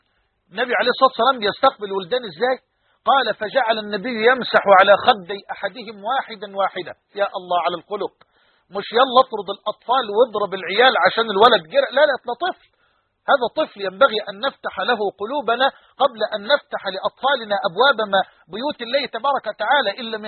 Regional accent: Egypt; بلهجتنا المصريين كمصريين

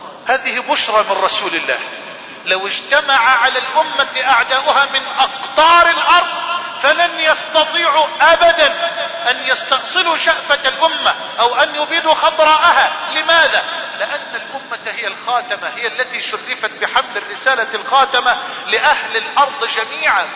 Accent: Egypt; اللهم احفظ بلدنا مصر من الفتن

